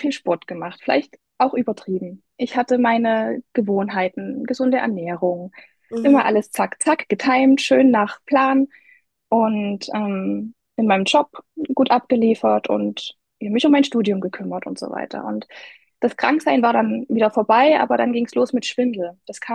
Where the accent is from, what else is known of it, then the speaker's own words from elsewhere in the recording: East Germany, Germany; ich bin 30 Jahre alt und ich komme aus dem Osten. Vielleicht hört man es.